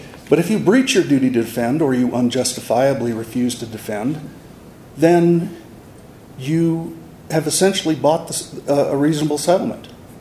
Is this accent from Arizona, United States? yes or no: yes; Arizona, United States; my home state, Arizona, says either party